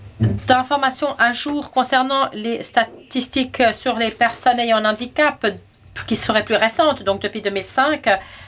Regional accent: Afghanistan; Je viens de l'Afghanistan.

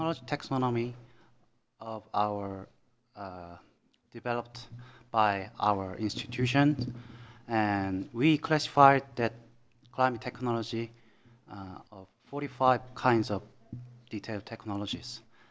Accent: South Korea; Actually, I'm from South Korea

